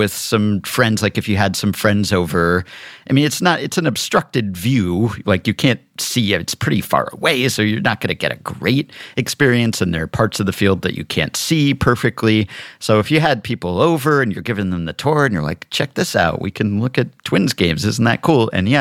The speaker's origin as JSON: {"language": "English", "region": "New York", "country": "United States", "said": "And to me, as a New Yorker, now one way we actually are exceptional in New York is our rents."}